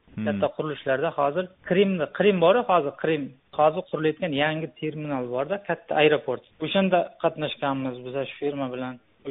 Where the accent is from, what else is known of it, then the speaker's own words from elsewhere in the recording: Jarqo'rg'on, Surxondaryo Region, Uzbekistan; moved away as an adult; now in Russia; O'zbekiston Respublikasi shu Jarqo'rg'on tumani, Surxondaryo viloyati Jarqo'rg'on tumanida tug'ilganman. Shu yerda maktab tugatganman, undan keyin Rossiya Federatsiyasiga kelib 18 yoshda, 2018 yilda kelganman. Yaqinda 28 yil to'laman men.